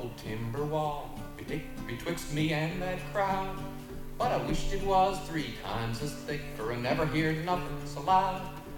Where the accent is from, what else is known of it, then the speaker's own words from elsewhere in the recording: Pennsylvania, United States; I grew up in Pennsylvania. It was kind of far out in the country. There was not a whole lot to do except get in trouble.